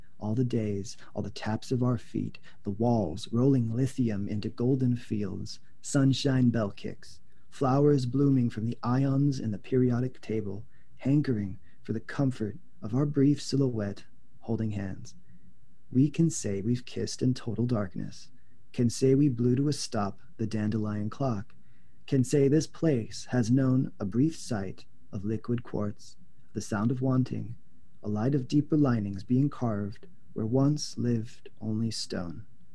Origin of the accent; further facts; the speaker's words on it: United States; My mom brought me here, my dad went back to Japan. So I was raised in America.